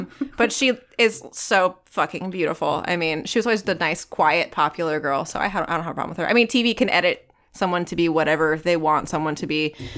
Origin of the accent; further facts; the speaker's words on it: Virginia Beach, Virginia, United States; also born or lived in Tampa; Originally from Virginia Beach, mm-hmm. and then moved to Tampa for school. Stuck around for a little bit. I lived there for 7 years. So I'm kind of 20% Floridian. But if somebody asks where I'm from, I always say Virginia Beach